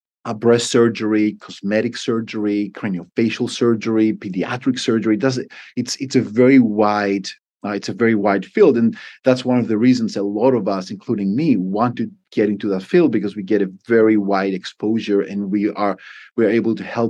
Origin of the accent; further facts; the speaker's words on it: Athens, Attica, Greece; I grew up in Athens, and I wanted to be a doctor from a very young age